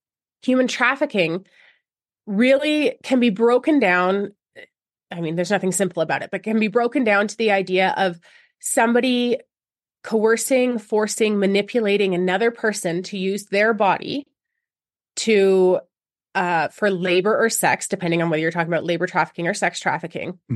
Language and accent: English; Canada; when I lived in Wyoming and I was, you know, meeting up with a new friend, trying to figure out work I could do as a Canadian